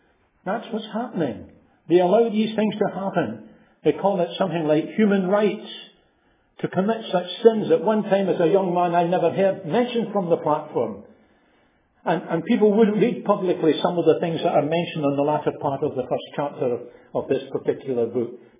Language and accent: English; Glasgow, Scotland, United Kingdom; I was brought up in Springburn in the city of Glasgow.